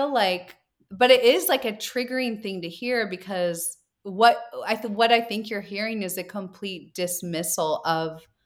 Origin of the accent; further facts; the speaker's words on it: California, United States; Just keep in mind, I'm from Marin County, so I might be a little curious about those stories.